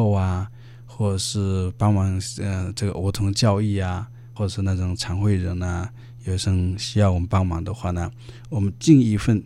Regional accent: China; 我们中国人也常常讲说，多一事就长一智

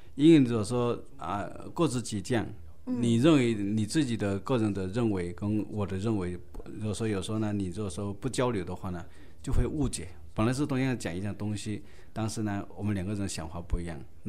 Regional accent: China

